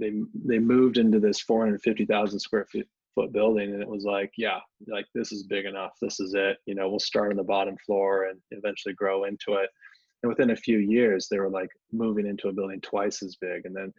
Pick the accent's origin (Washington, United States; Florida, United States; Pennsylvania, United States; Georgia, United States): Washington, United States; Seattle; I mean, I grew up in Seattle, right? Like, I've been here for a while, and so I saw Amazon grow